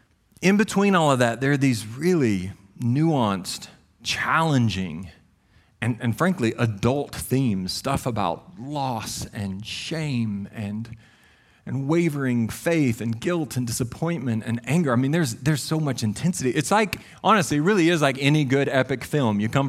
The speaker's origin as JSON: {"language": "English", "region": "Tennessee", "country": "United States", "said": "I'm from Tennessee, so I feel like I can say any word however I want"}